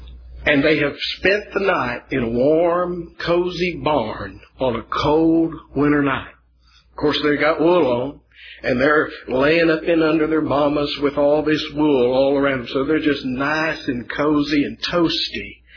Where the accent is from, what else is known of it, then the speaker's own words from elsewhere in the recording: Texas, United States; I came from Texas, know nothing about cows.